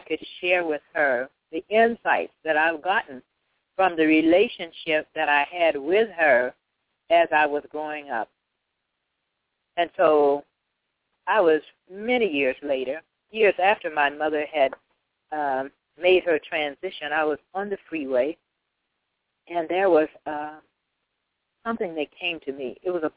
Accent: Indiana, United States; we grew up in Indiana. And in Indiana, in the cold months, you couldn't go without doing laundry.

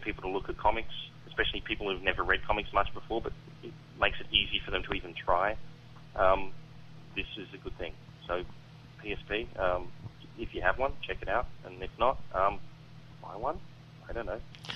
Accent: Australia; As an Australian, I'm always going to find the non-American accents are quite refreshing because I normally only deal with American accents.

